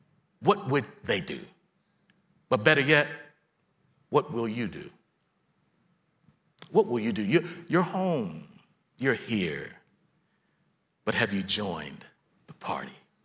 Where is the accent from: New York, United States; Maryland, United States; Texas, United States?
Maryland, United States; Baltimore; now in Nashville, United States; Now, I grew up down the road. I was born and raised in Baltimore. My family moved to the county when I was about 11 years old, and I got introduced to house parties.